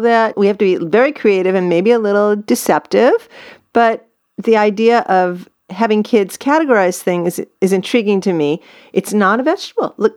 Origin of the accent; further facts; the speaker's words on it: California, United States; Well, as a Californian, who grows strawberries, not for public consumption, but for our own.